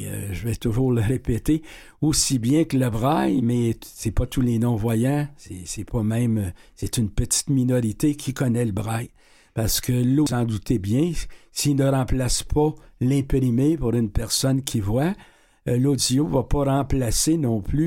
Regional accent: Quebec, Canada; chez nous au Québec.

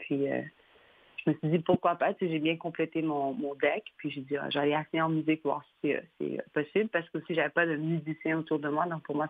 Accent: Roxboro, Quebec, Canada; born there; Je suis née à Roxbourg, dans le West Island, dans l'ouest de l'île de Montréal, d'une mère québécoise et d'un père éthiopien.

